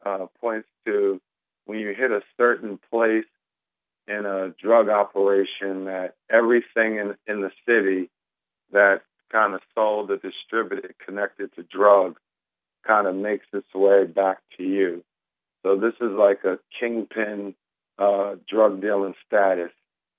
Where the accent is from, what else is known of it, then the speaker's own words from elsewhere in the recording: Queens, New York, United States; I grew up in Queens, New York, a very nice community with manicured lawns. It was the area where … the hip-hop artist group, came from. And this is an area called Cambria Heights, Queens.